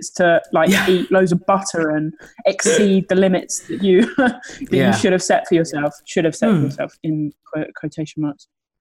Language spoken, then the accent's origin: English; Sittingbourne, South East England, United Kingdom; I grew up in Sittingbourne in Kent.